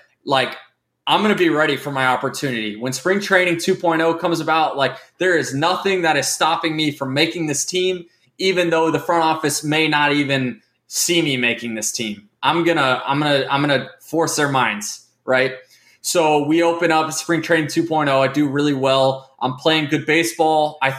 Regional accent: Florida, United States; I go to my hometown team, the team I grew up rooting for, my favorite team.

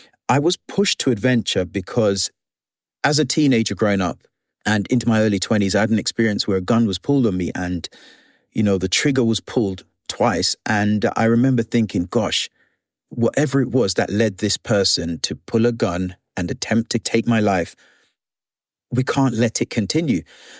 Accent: London, United Kingdom; also born or lived in Jamaica; I'm black. I'm from Jamaica. I grew up in London.

